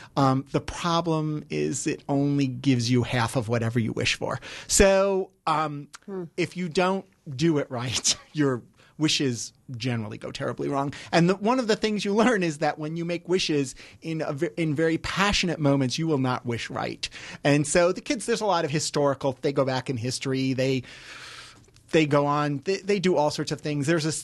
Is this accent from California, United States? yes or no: no; New York, United States; And when I was a teenager, I went into Manhattan, because I grew up in New York